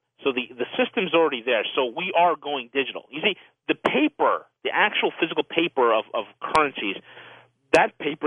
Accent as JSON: {"language": "English", "region": "New York", "country": "United States", "said": "I'm a New Yorker. I'm going to give it to you straight."}